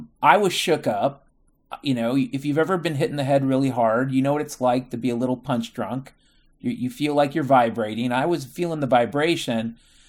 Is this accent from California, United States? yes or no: no; Mount Vernon, Washington, United States; I grew up in Mount Vernon, Washington, okay? Not Chicago, not New York City.